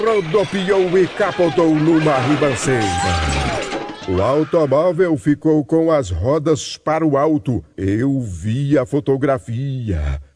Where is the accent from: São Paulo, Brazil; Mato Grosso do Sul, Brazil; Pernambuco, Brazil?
São Paulo, Brazil; Santa Clara do Oeste; moved away as an adult; nosso estado, região de Santa Fé do Sul, grande região noroeste paulista, região que me viu crescer. Saí lá de Santa Clara do Oeste com 19 anos e nunca mais voltei.